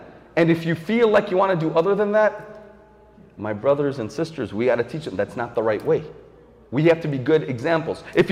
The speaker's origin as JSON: {"language": "English", "country": "United States", "said": "I mean, I'm an American, we're Americans"}